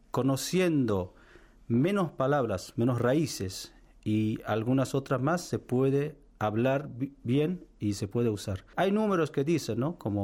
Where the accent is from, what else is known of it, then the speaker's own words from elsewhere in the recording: Iran; first language Persian; Spanish is a second language; casi como 90 millones en mi país, que después tenemos los países alrededores, vecinos, que antiguamente también pertenecían al Imperio Persa.